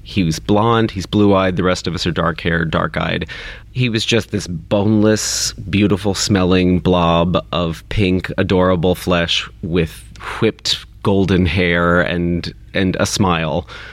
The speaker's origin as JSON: {"language": "English", "region": "Kentucky", "country": "United States", "tie": "born or raised there", "said": "I grew up in Kentucky. My dad is a Kentuckian."}